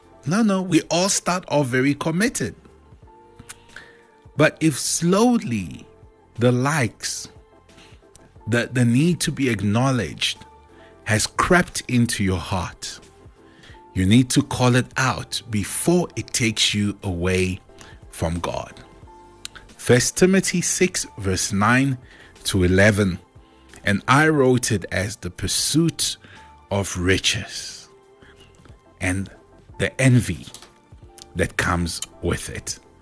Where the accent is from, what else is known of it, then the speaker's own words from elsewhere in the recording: South Africa; You know, as South African consumers, when we think of networks, we just know four different networks